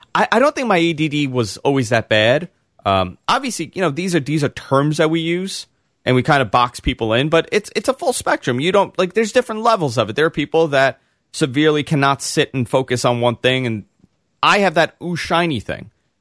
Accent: New York, United States; Growing up in New York, I listened to Howard religiously

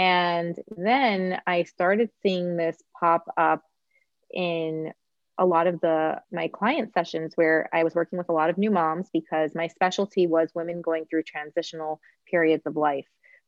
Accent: Miami, Florida, United States; also born or lived in New York; I was born and raised in Miami, lived in New York for the last 7 years.

